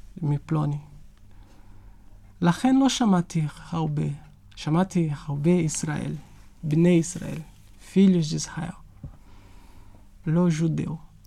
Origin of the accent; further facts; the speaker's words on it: Amazon, Brazil; born there; Hebrew is a second language; כשעקבתי אחרי הדורות, איך הם הגיעו לאן שאני נולדתי כבר ליד הג'ונגל, הייתי יכול לראות שיש נדידות מחוף הים במזרח למערב, אל תוך המדינה.